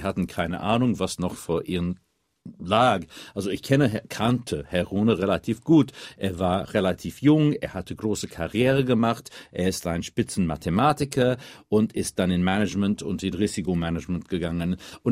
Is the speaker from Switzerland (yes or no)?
no; United Kingdom; Als Brite fange ich an, wenn ich darf.